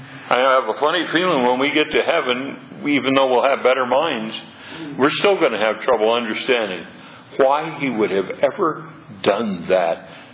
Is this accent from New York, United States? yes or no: no; California, United States; born there; No, I was born in California.